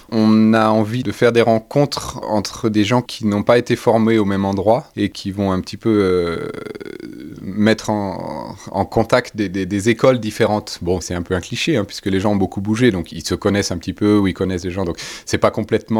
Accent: France; also born or lived in United States; Curieusement, on est français, mais on s'est rencontrés là-bas.

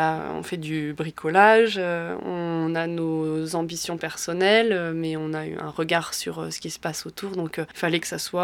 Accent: La Tour-du-Pin, Auvergne-Rhône-Alpes, France; now in Ardèche, France; moi, je suis d'Isère. En fait, du côté de Bourgoin-Jallieu, enfin la Tour du Pin, j'ai un peu bougé à droite à gauche et j'ai débarqué en Ardèche pour le travail

